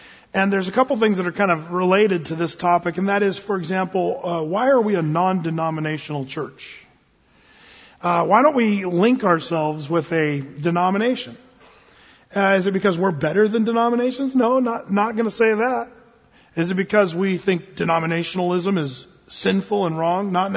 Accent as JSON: {"language": "English", "town": "Applegate", "region": "Oregon", "country": "United States", "said": "I come from Applegate, Southern Oregon there"}